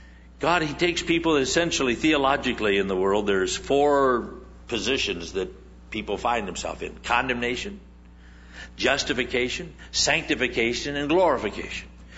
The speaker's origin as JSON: {"language": "English", "region": "Scotland", "country": "United Kingdom", "said": "or it's just because I'm a Scotsman or something."}